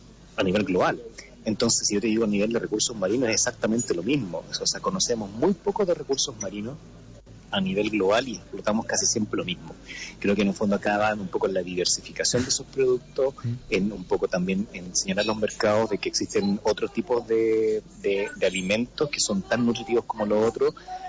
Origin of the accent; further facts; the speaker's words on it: Chile; tú estás en España, yo soy chileno